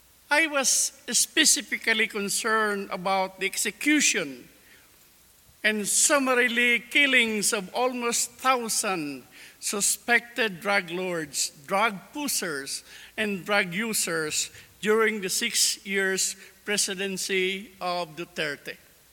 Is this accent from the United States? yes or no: no; Philippines; now in Canada; Well, I came from the Philippines. I am still a Filipino by blood and a Canadian by choice.